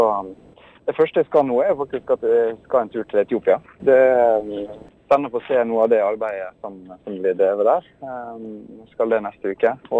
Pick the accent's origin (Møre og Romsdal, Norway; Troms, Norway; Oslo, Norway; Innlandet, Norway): Møre og Romsdal, Norway; Solvågen; Og jeg kjenner meg absolutt som en sunnmøring og røttene fra Solvågen.